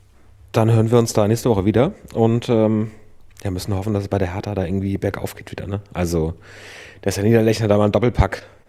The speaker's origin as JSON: {"language": "German", "region": "Northern Germany", "country": "Germany", "said": "wir kommen ja beide da aus dem Norden von der Küste. Wir kennen schon Wind."}